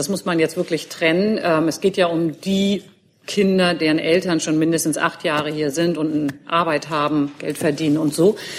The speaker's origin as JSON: {"language": "German", "region": "Hamburg", "country": "Germany", "tie": "born or raised there", "said": "meiner Heimatstadt Hamburg"}